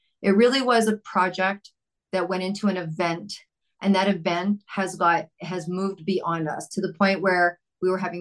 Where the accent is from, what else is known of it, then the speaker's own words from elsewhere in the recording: Vancouver, British Columbia, Canada; I'm from Vancouver, Canada